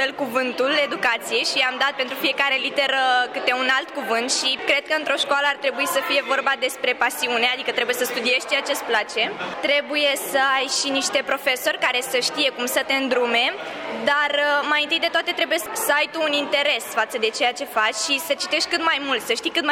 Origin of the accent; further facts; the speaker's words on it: Dâmbovița, Romania; Eu sunt din Dâmbovița, dar învăț la Colegiul Național Caragiale din Ploiești.